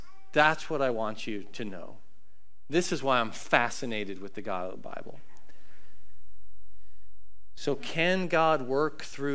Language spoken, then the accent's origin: English; Kansas, United States; Now, we are from Kansas.